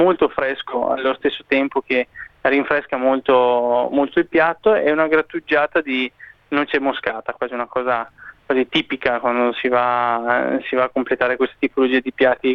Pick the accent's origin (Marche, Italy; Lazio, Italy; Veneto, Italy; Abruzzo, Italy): Veneto, Italy; Marano Vicentino; sono partito da Marano Vicentino, che è il mio paese nativo, con 10.000 abitanti